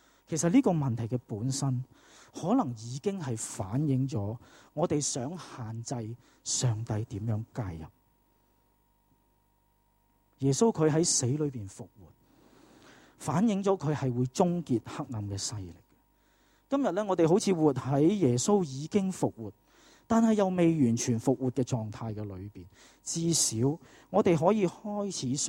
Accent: Hong Kong; 我想我们香港人真的经历了很大的困难。

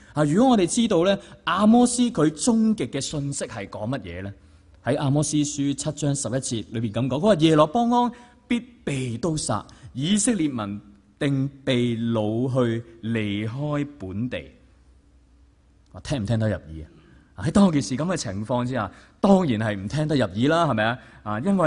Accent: China; 我们作为中国人都很记得这一幕的情景，

